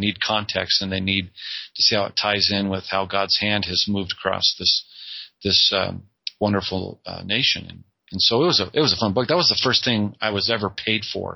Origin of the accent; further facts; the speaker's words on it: Las Vegas, Nevada, United States; now in Utah, United States; I grew up in Las Vegas, Nevada. Okay. And graduated high school there. Shortly after high school, my father moved to Farmington, Utah, where I moved